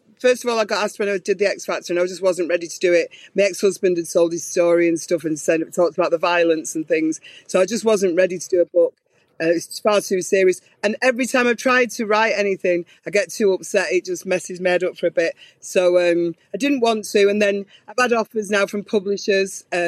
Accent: Manchester, North West England, United Kingdom; the being in the band as a girl in Manchester and growing up in Manchester, and obviously living in a women's aid refuge and starting again

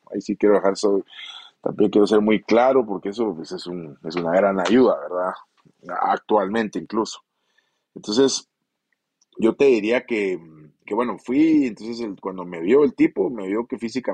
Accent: Guatemala; moved away; si me vine desde Guatemala acá a un equipo de tercera

